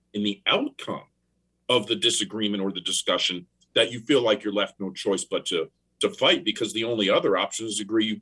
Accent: New York, United States; also born or lived in Massachusetts; now in Missouri, United States; I grew up in the Northeast in New York and Massachusetts area. Now I'm living in Missouri, and I can tell you it's fundamentally different.

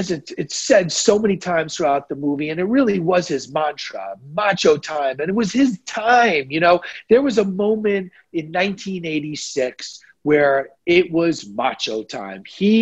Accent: New York City, New York, United States; And of course I was brought up in New York City

